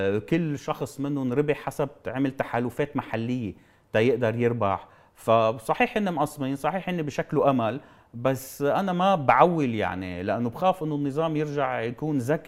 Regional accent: Lebanon; يعني مع انه دستوريا ما في حدا بيمثل الطوائف عندنا بلبنان

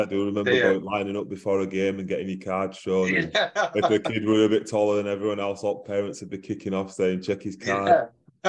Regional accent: Dewsbury, Yorkshire and the Humber, United Kingdom; also born or lived in Huddersfield; I was born in Huddersfield, and I lived in Dalton with my mum and my dad, my older sister and younger brother. And then when they divorced when I was about 5 years old, we moved to Thornhill in Dewsbury. Lived there for a couple of years.

